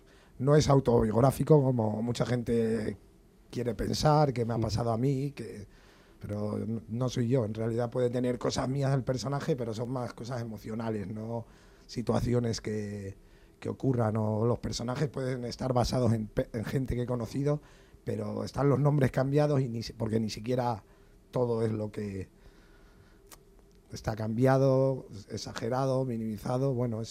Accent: Ciudad Rodrigo, Castile and León, Spain; also born or lived in Madrid; Sí, soy, bueno, he nacido en Madrid y he vivido años, pero me crié en un pueblo en Ciudad Rodrigo hasta los 18, que está en el sur de Salamanca.

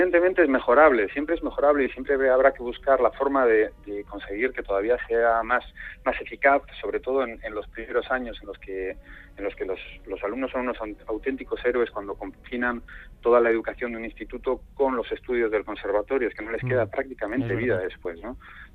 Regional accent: San Sebastián, Basque Country, Spain; Fíjate, soy donostiarra

